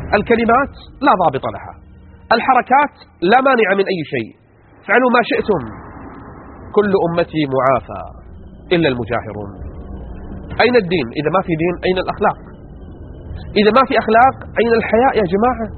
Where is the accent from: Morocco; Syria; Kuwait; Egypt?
Kuwait; خلونا نعرج على ما يحصل عندنا في الكويت